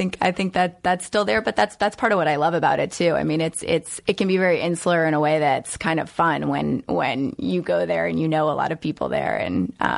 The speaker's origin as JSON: {"language": "English", "town": "Norfolk", "region": "Virginia", "country": "United States", "tie": "born or raised there", "also_born_or_lived": "Brooklyn", "said": "I was born in Brooklyn, in Brooklyn. So then we moved down to Norfolk when I was, I think, two or three. And then from Norfolk up to Northern Virginia."}